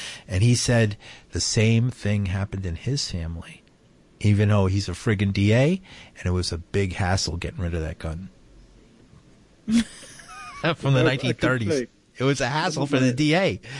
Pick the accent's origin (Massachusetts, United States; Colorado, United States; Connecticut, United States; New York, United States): New York, United States; Yonkers; I grew up in Yonkers, so it's no surprise to me. I grew up in a nightmare.